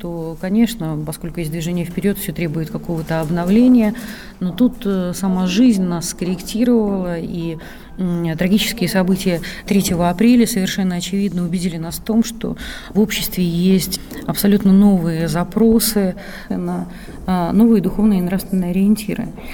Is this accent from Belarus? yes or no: no; Saint Petersburg, Russia; Я петербуржец.